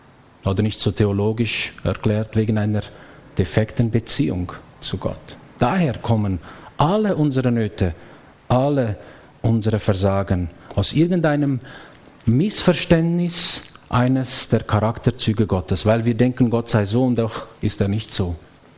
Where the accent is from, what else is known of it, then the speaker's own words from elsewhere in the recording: Switzerland; heute sind wir Schweizer überall und nirgends